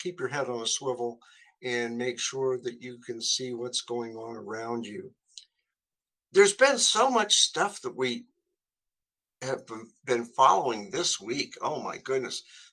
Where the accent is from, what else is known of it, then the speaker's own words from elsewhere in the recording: Ohio, United States; Not necessarily in my hometown in Western Ohio, but in some of the bigger towns